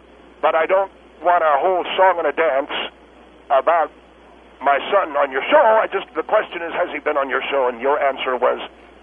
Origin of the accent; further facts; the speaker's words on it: Lisbon, Portugal; now in United States; I come from Portugal. Portugal.